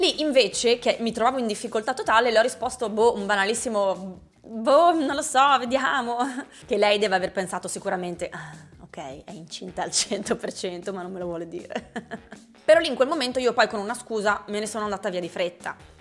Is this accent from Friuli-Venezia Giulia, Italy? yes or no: yes; San Daniele, Friuli-Venezia Giulia, Italy; In particolare ero a San Daniele, la mia città natale.